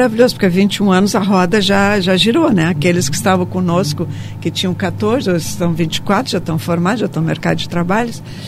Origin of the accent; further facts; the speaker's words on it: Brazil; Eu tenho um CPF que diz que eu sou brasileira.